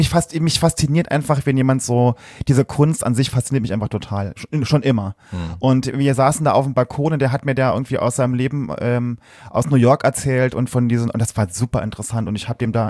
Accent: Saarland, Germany

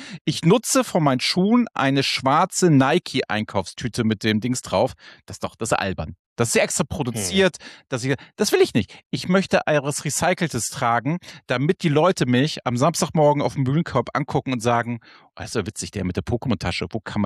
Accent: Flensburg, Schleswig-Holstein, Germany; ich bin ja Kind der Küste. Ich bin ja in Flensburg aufgewachsen, in Kiel habe ich studiert.

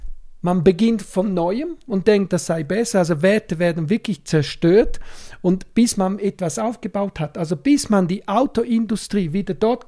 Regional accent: Switzerland; bei uns in der Schweiz ist das nicht so.

